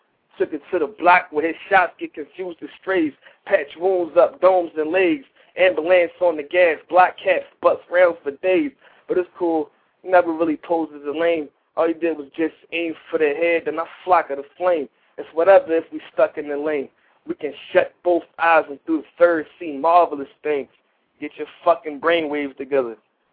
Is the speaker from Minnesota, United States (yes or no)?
no; Philadelphia, Pennsylvania, United States; I'm light-skinned than a motherfucker, but I'm from Philadelphia, PA. I was born in this motherfucking country.